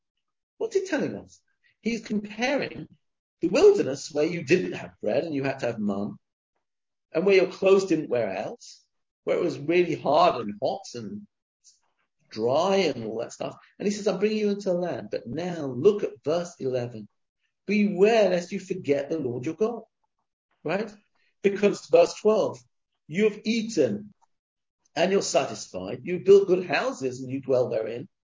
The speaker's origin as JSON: {"language": "English", "region": "England", "country": "United Kingdom", "tie": "born or raised there", "moved": "yes", "lives_now": "Israel", "said": "You know, I grew up in England."}